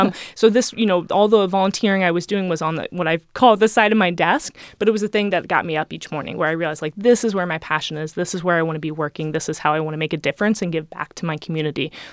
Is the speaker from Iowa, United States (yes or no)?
no; Cincinnati, Ohio, United States; also born or lived in Chicago; when I lived in Chicago years ago. And when I moved back to my hometown of Cincinnati